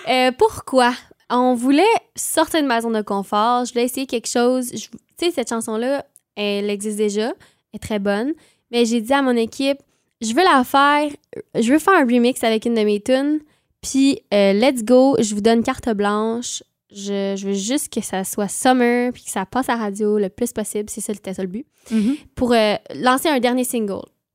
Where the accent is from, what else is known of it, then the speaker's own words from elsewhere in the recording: Quebec, Canada; accent: Québécois; j'ai un accent super québécois dans cette chanson-là